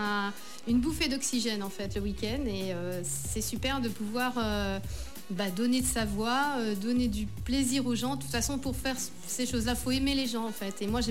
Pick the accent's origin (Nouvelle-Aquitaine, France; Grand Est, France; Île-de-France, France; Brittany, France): Nouvelle-Aquitaine, France; Saint-Jean-d'Angély; born there; Alors voilà, je suis née à Saint-Jean-d'Angély.